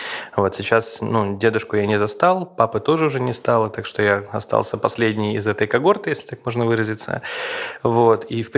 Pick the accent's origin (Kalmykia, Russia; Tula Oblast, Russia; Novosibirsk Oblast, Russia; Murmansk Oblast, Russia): Murmansk Oblast, Russia; Apatity; born there; Я действительно из России. Я действительно родился в Мурманской области, в маленьком городе под названием Апатиты. Это маленький город, в котором 40 тысяч жителей.